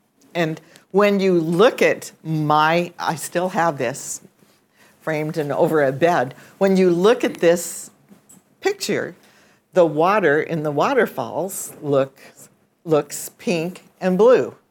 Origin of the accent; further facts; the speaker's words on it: Twin Falls, Idaho, United States; I was raised in Twin Falls, Idaho, which is a place where the Snake River has a very deep canyon that's almost a mile deep there.